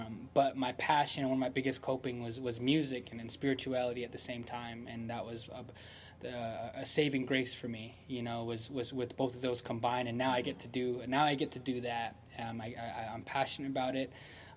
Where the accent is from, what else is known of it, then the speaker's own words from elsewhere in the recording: Shiprock, New Mexico, United States; Yeah, I grew up in Shiprock, New Mexico, which is actually your GM's from my res